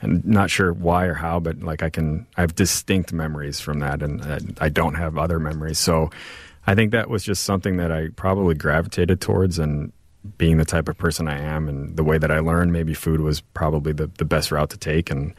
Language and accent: English; St. Louis, Missouri, United States; also born or lived in Mexico City, Mexico / Mérida, Mexico; Yeah, I was born in Mexico City and shortly after moved to Mérida, Yucatan, where my family's from. Lived there till I was about five or six. And then my father got a job in St. Louis, Missouri, and moved my mom and my brother to St. Louis. So I grew up in St. Louis.